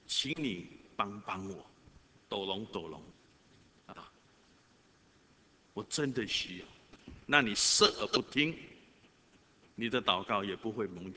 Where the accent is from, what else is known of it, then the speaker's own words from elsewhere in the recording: Singapore; 我们要周济穷人，因为我们新加坡人已经失去了那种概念，去帮助人，尤其是需要的人、穷乏人。